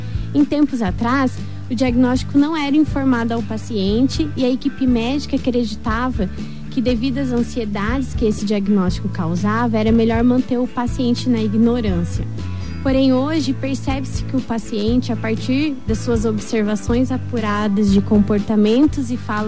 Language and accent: Portuguese; Ponta Porã, Mato Grosso do Sul, Brazil; Sou de Ponta Porã.